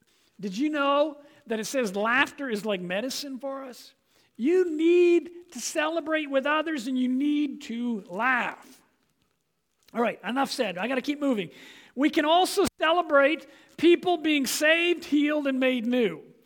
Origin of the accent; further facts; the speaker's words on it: England, United Kingdom; Now, I'm an Englishman, and there's something about being an Englishman, everything has to be proper, I think.